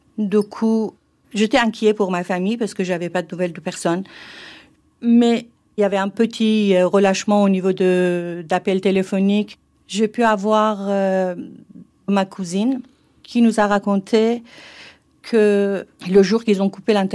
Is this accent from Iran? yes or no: yes; Iran; French is a second language; now in France; depuis, je suis en France. Là, maintenant, j'ai la nationalité française, mais j'ai quitté l'Iran, mais l'Iran, il ne m'a jamais quitté.